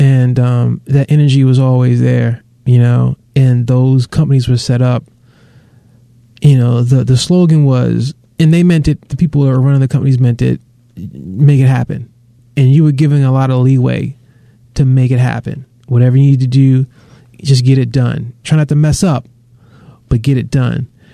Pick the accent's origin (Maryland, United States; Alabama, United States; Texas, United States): Maryland, United States; Severna Park; No, I'm from Severna Park. I grew up out in, which is right sandwiched between Baltimore and Annapolis.